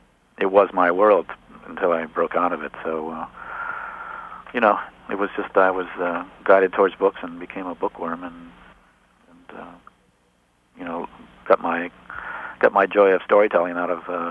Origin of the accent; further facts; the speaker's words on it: Cleveland, Ohio, United States; Cleveland, Ohio. It wasn't like I was living out in the middle of in a holy roller territory. It was just a fundamentalist Baptist church